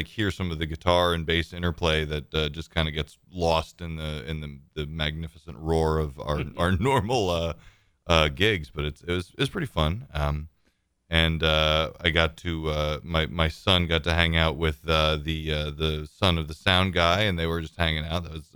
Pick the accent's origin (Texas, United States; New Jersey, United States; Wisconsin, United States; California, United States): New Jersey, United States; I'm from New Jersey, though. It was like